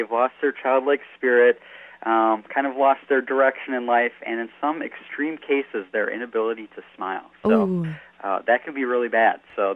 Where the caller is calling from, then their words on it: Madison, Wisconsin, United States; I am calling from Madison, Wisconsin.